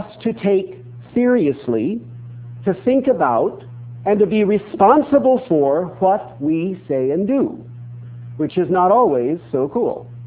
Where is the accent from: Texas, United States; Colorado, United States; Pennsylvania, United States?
Colorado, United States; And although I grew up in Western Colorado and realize that mountains are cool